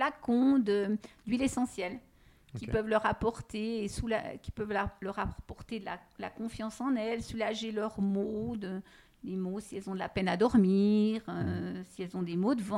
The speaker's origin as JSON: {"language": "French", "country": "France", "said": "c'est pas parce que je suis française"}